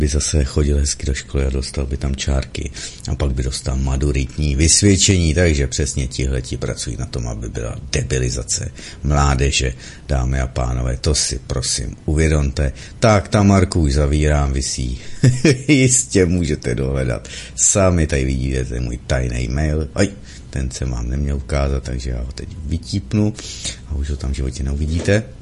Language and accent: Czech; Slovakia; Jsem ze Slovenska, chci ze Slovenska zelenější, zdravější a spokojenější zemi